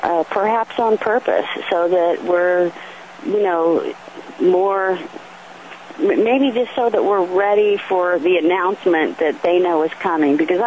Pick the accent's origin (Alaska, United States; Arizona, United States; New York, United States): Arizona, United States; Phoenix; I was born and raised there in Phoenix.